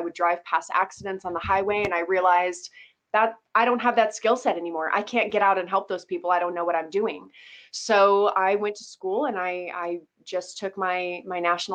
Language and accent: English; Colorado, United States; Colorado originally.